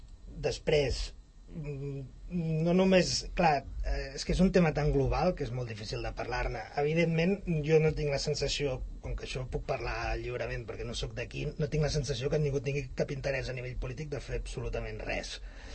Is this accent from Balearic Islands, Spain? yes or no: no; Cerdanyola, Catalonia, Spain; jo sóc de Cerdanyola i és pràcticament inexistent